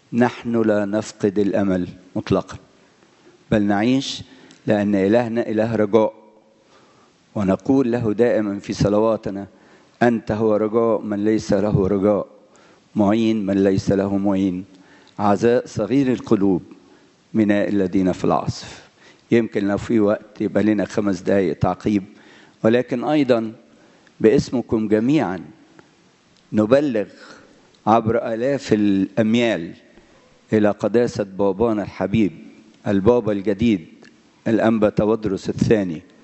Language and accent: Arabic; Egypt; احنا سعداء وفخورين ان احنا نبقى مصريين.